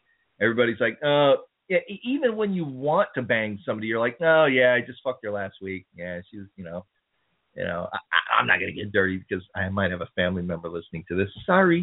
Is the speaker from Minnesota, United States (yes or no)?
no; San Francisco, California, United States; now in Hayward, United States; I'm located in the Bay Area, California. Hayward to be exact, but I'm actually from San Francisco. Yes, born and raised.